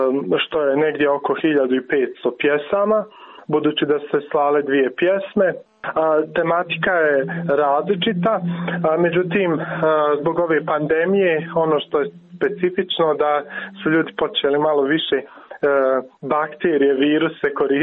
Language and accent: Bosnian; Jajce, Federation of Bosnia and Herzegovina, Bosnia & Herzegovina; dolazim iz Jajca, grada u kojem je praktično na drugom zasjedanju Avnoja i nastala sama bivša Jugoslavija.